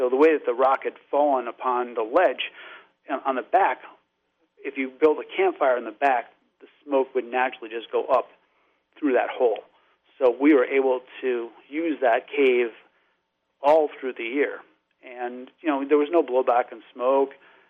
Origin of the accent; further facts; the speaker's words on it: Reading, Connecticut, United States; he visits my hometown of Reading.